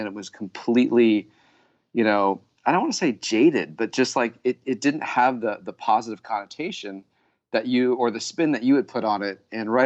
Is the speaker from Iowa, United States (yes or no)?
no; California, United States; also born or lived in Colorado; and this is coming from as city slicker as they come in Southern California, I grew up, even though I was born in Colorado, I grew up here on the coast